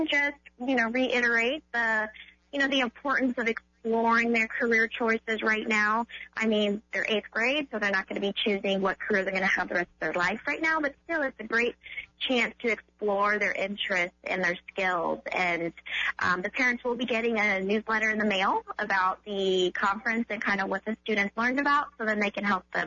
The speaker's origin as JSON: {"language": "English", "town": "Rantoul", "region": "Illinois", "country": "United States", "said": "Yes, I am originally from Rantoul. My first job was when I was 14, and I worked at the pool in Rantoul."}